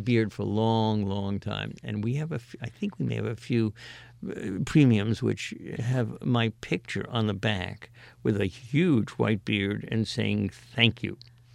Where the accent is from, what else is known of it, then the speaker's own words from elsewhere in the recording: Missouri, United States; I'm just from Missouri. You got to show me